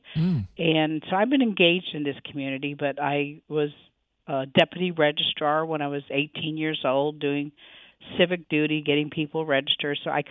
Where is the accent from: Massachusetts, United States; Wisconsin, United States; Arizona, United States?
Arizona, United States; Tucson; I was born and raised here in Tucson, so I'm a native Tucsonan.